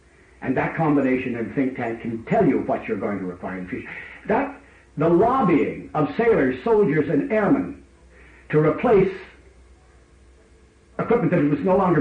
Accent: Canada; Never been more proud of being a Canadian soldier than I was during the October crisis.

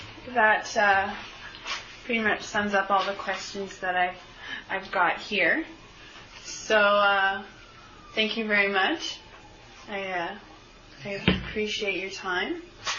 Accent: Tsawwassen, British Columbia, Canada; now in Victoria, Canada; I'm from Tawasin, but I go to UVic, so I've been there for the last, I think, 3.5 years.

